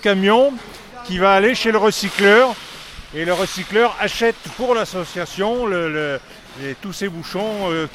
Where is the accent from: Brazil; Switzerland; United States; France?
France; Nyons, Auvergne-Rhône-Alpes; Moi, je viens de Nyons.